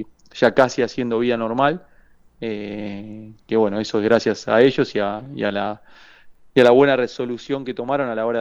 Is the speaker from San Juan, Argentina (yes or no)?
no; Barracas, Buenos Aires Province, Argentina; Nosotros somos de Barracas, ¿viste?